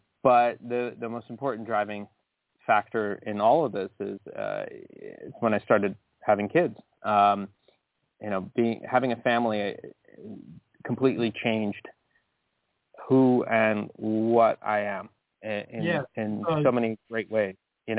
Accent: Tenafly, New Jersey, United States; moved away as an adult; So I left Tenafly in the 90s after I graduated. So I finished college. I was actually commuting from Tenafly to college.

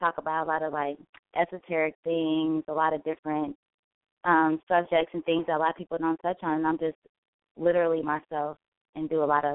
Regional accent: Kansas City, Kansas, United States; I'm from Kansas City, 913 to be exact.

